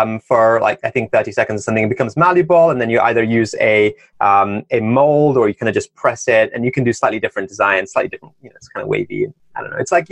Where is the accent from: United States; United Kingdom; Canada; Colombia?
United Kingdom; London; I grew up in a variety of places, but mostly I grew up in the UK, in London.